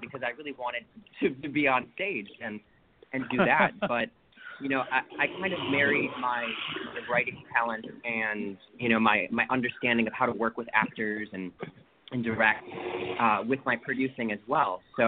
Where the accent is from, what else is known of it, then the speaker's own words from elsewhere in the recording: Midwest, United States; So I'm originally from the Midwest. The Midwest is very dear to my heart